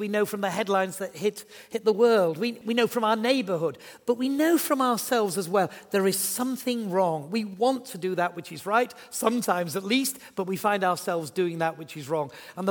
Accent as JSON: {"language": "English", "region": "Yorkshire and the Humber", "country": "United Kingdom", "said": "But I am from Yorkshire"}